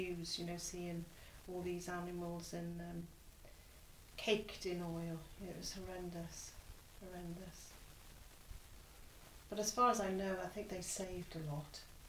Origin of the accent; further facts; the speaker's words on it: Tenby, Wales, United Kingdom; growing up in Tenby, you were just go down the beach, rain or shine, you'd go on the beach.